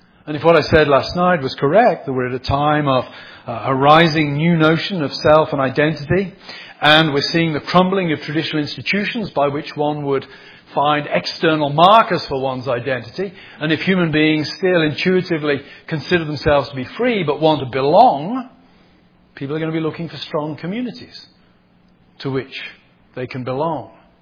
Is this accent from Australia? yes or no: no; Birmingham, West Midlands, United Kingdom; born there; I was born in Birmingham, which in the middle of the 19th century was the sort of the powerhouse.